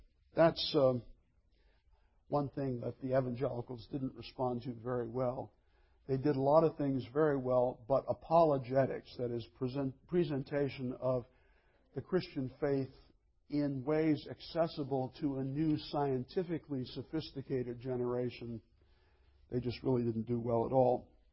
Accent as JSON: {"language": "English", "town": "Amherst", "region": "Massachusetts", "country": "United States", "tie": "born or raised there", "said": "In my hometown of Amherst, Massachusetts, the Congregational Church, which was built in 1809"}